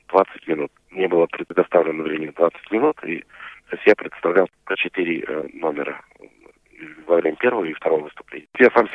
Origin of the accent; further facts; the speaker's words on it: Tatarstan, Russia; Я из Республики Татарстан